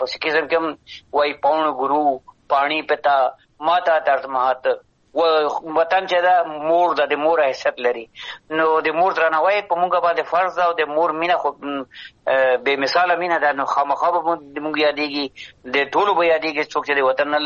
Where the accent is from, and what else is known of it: Afghanistan; moved away